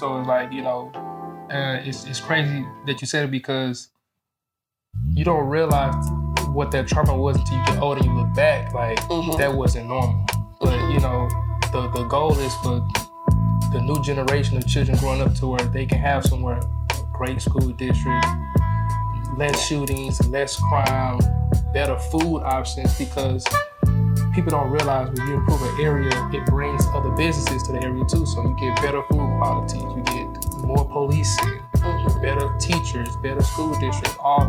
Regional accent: St. Louis, Missouri, United States; Born and raised in St. Louis, Missouri. But the specific location I'm from is Castle Point, Missouri

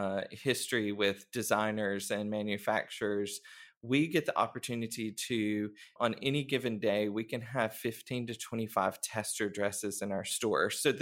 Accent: Hartsel, Colorado, United States; And did some training with them for about a year and then came back home. Hartsel is my hometown.

